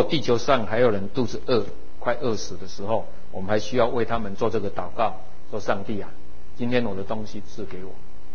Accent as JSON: {"language": "Chinese", "country": "Taiwan", "said": "所以我觉得对我们台湾人来讲，那个是我们，那个我们是一个挑战"}